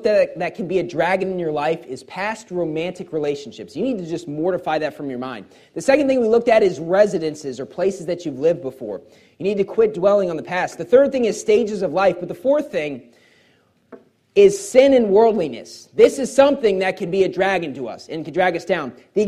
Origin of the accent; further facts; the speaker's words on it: West Virginia, United States; But honestly, growing up in West Virginia, it happened a lot.